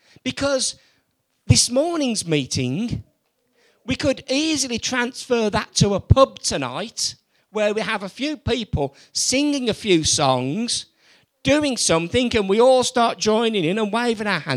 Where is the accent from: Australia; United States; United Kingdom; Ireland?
United Kingdom; West Midlands; now in Pontymister, United Kingdom; Yeah, I'm the Brummie and I know what it means